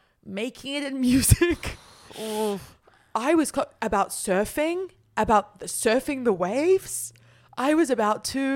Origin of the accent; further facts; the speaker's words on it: New Zealand; I grew up in New Zealand, a famously kind of like unglamorous country, in a very like pick me environment before we had a term for it.